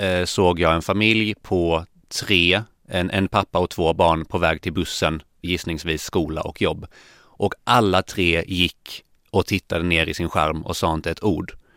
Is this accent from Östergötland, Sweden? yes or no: yes; Linköping, Östergötland, Sweden; accent: östgötska mixed with skånska; also born or lived in Lund / Bohuslän / Bolivia; Min pappa är från Kuba. Min mamma från Skåne då. Mina första 6 år bodde vi lite i Bohuslän. Och sen Bolivia när jag var 5 i 1 år. Och sen landade vi i Linköping, där jag är uppvuxen till studenten.